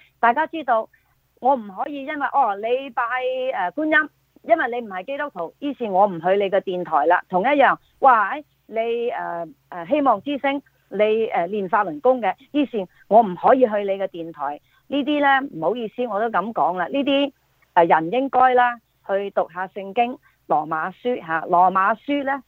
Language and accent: Cantonese; Taishan, Guangdong, China; now in United States; 因为我喺台山长大，我爸爸妈妈父母都系曾经拜观音、关公，我哋移民嚟到美国，感谢上帝有机会认识主，从此我哋全家都信耶稣吓。